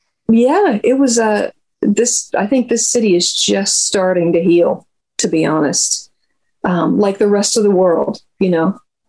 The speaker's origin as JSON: {"language": "English", "town": "Charlotte", "region": "North Carolina", "country": "United States", "tie": "born or raised there", "said": "Well, I grew up in Charlotte, and I went to the Milestone Club probably for the first time when I was like 15 or 16."}